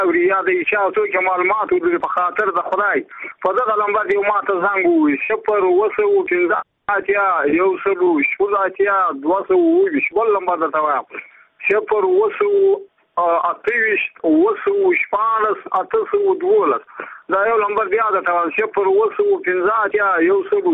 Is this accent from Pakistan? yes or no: no; Badghis, Afghanistan; زه په خپل د بادغیس ولایت یم